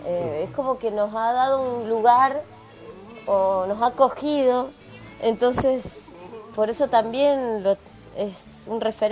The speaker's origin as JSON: {"language": "Spanish", "region": "Santa Cruz", "country": "Argentina", "said": "Así que somos de acá, de Santa Cruz."}